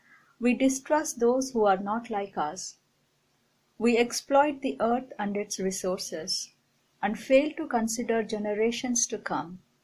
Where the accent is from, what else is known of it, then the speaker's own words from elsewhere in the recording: Delhi, India; I'm from Delhi, India.